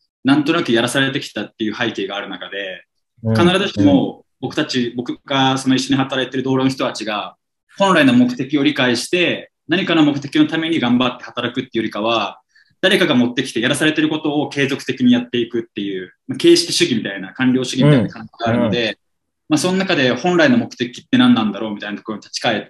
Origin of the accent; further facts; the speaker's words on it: Nepal; Japanese is a second language; もちろん同じネパール人として同じ言語を話して助けてもらう部分もあるんですけど